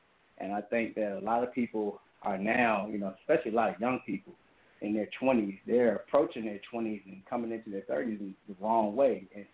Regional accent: Hampton, Virginia, United States; growing up, born and raised in Hampton, Virginia. And if anyone's familiar with that part of the country, you know that your opportunities are very limited.

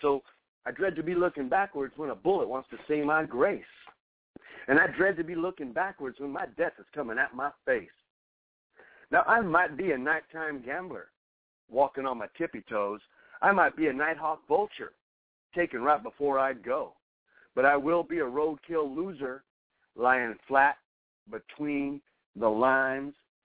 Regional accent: New Mexico, United States; I'm from New Mexico, so going on a road trip down to Mexico was just, it's just straight down.

